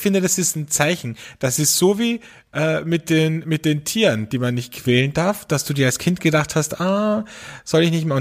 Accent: Austria; wie man bei uns in Österreich sagt

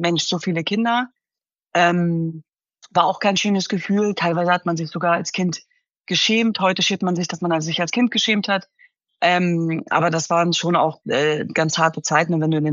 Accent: Hanover, Lower Saxony, Germany; Wir sind in einer 4-Zimmer-Wohnung groß geworden in Hannover-Linden.

